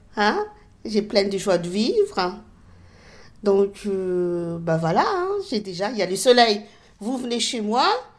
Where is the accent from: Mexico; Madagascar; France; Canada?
Madagascar; comme je suis malgache, hein, je suis métissage, métisse aussi